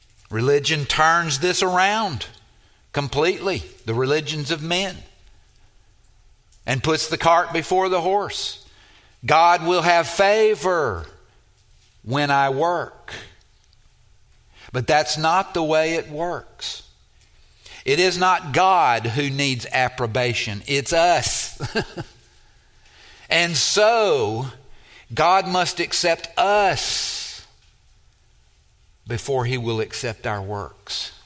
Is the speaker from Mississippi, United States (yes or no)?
yes; Mississippi, United States; And I did that because I'm from Mississippi and we take things, you know.